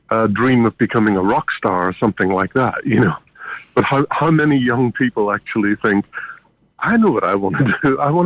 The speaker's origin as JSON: {"language": "English", "country": "Ireland", "moved": "yes", "lives_now": "London, United Kingdom", "said": "I'm Irish"}